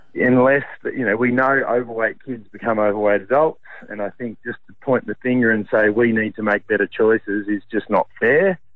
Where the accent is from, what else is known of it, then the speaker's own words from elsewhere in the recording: Australia; Much as any Aussie kid.